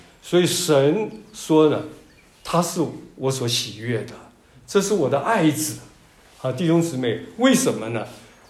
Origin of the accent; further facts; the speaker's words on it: Taiwan; 我小的时候在台湾我们乡下的一个小镇那个小镇呢有人讲有一点像浙江奉化的溪口镇，我住的那个地方，那是一条溪，有个山谷很漂亮